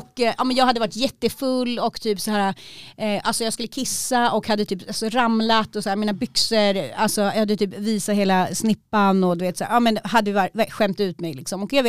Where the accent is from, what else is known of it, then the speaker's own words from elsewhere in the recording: Märsta, Stockholm County, Sweden; i Märsta så finns det villaområden och så där jag växte upp, och så finns det områden som är lite mer ghetto.